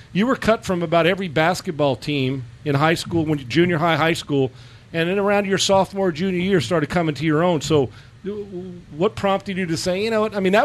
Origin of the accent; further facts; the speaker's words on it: Minneapolis, Minnesota, United States; one of my business mentors growing up in Minneapolis.